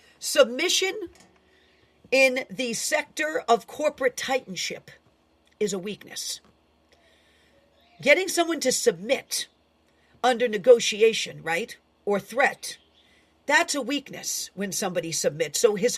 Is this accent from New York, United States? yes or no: yes; New York City, New York, United States; I know some of you think I yell, but I'm Italian from the Bronx, and that this is how I'm wired, people.